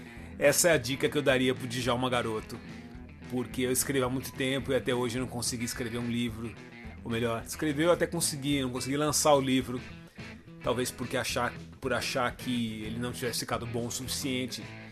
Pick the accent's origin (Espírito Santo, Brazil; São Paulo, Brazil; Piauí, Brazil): São Paulo, Brazil; eu sou paulistano, jornalista